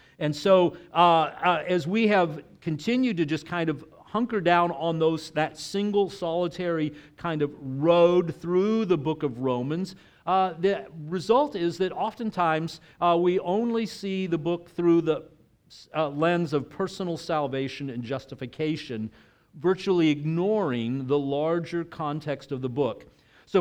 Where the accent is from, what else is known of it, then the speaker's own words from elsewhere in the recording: Texas, United States; I don't know if you're familiar with that because, you know, I grew up in Texas.